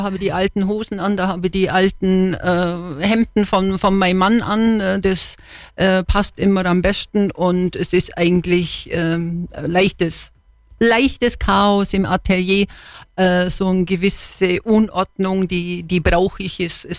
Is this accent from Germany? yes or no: yes; Bavaria, Germany; born there; Ja, ich bin im Allgäu geboren, in einer sehr ländlichen Gegend, auch auf so einem Bauernhof.